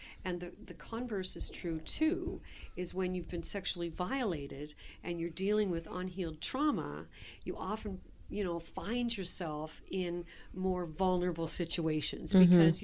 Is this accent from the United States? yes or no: no; Prince Edward Island, Canada; now in Edmonton, Canada; I'm not an Edmontonian, you know. I moved here from Prince Edward Island in the late 80s, sort of as a stopgap to finding myself.